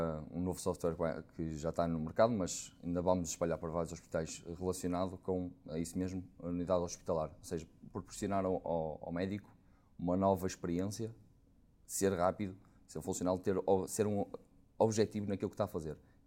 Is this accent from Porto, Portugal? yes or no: yes; Porto, Portugal; porque lá já como referi sou do Porto.